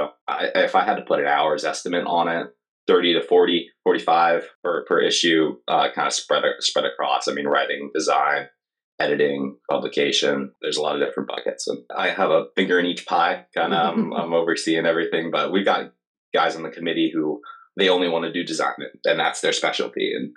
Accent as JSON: {"language": "English", "region": "Florida", "country": "United States", "tie": "born or raised there", "said": "I'm really passionate about Florida. I grew up here. I was born here. It's a state of extremes, and I enjoy talking about it."}